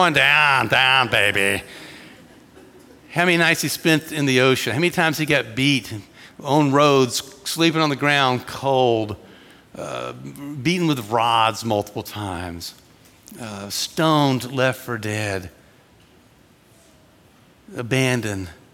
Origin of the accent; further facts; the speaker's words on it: Georgia, United States; we grew up in Georgia. If you catch a couple of Southern phrases here, we can translate later.